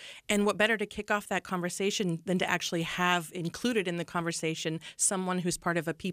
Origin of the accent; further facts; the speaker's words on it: Columbus Junction, Iowa, United States; I was born in Columbus Junction, and I grew up in a very multicultural small town in Iowa